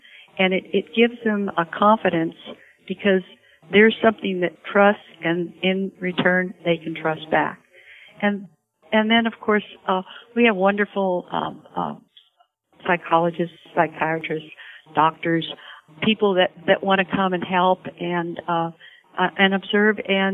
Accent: Salinas, California, United States; But I was raised in Salinas

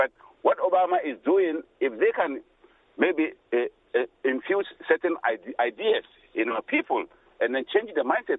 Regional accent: Ghana; I'm from Ghana. I go to Ghana a lot.

